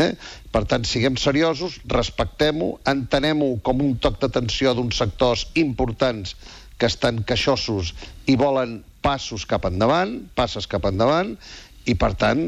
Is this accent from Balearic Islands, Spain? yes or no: no; Girona, Catalonia, Spain; jo sóc de Girona i no em toca